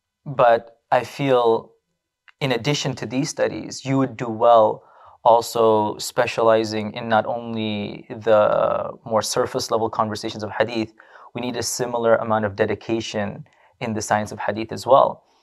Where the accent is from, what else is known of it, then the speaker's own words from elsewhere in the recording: Astoria, New York, United States; I'm actually from Astoria, Queens, okay. Not too far away. And born and raised in Astoria, lived there for a good part of my life until my teenage years.